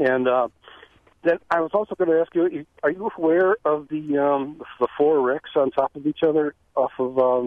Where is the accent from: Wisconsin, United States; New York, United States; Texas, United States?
Wisconsin, United States; Sister Bay; When I grew up in Sister Bay